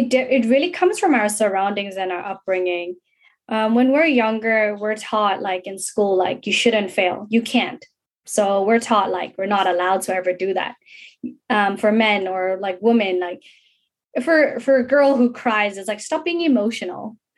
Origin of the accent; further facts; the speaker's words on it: South Africa; now in Hong Kong; Because there was a moment when I grew up in South Africa where I did not care what other people think. And then came to Hong Kong